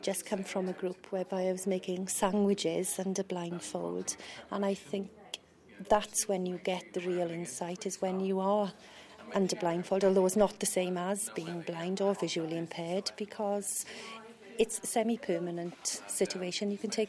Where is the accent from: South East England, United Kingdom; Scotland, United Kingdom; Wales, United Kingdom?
Wales, United Kingdom; I'm from South Wales.